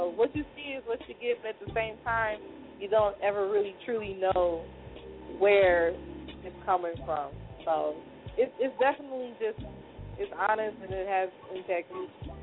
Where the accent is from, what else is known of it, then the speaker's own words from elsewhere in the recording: Chicago, Illinois, United States; born there; I was born in Chicago and all of my family is still there.